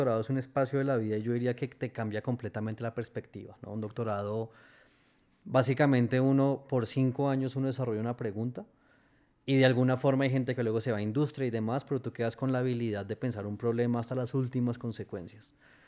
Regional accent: Colombia; soy economista colombiano, javeriano

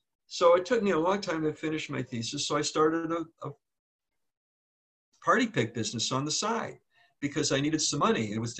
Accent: Chicago, Illinois, United States; So I'm now at the University of Kansas. I'm from Chicago.

